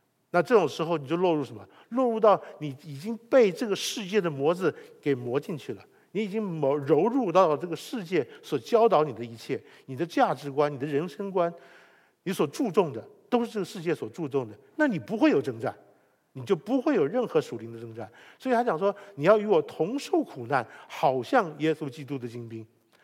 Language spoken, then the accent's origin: Chinese; Taiwan; 那我们从台湾出来的，我们每个人都需要当兵啊